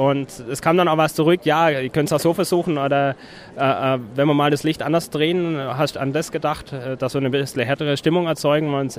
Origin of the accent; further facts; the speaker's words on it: Munich, Bavaria, Germany; komme aus München.